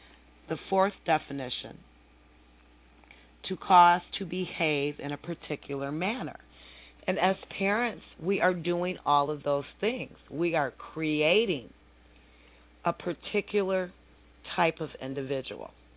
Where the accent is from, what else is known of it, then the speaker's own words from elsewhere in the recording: Michigan, United States; Well, I'm from Michigan. I lived in Michigan all of my life.